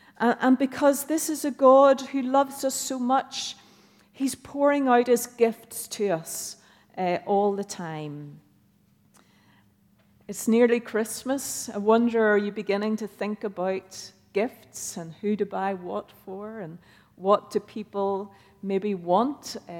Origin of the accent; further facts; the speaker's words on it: Ballyclare, Northern Ireland, United Kingdom; we're actually from Northern Ireland.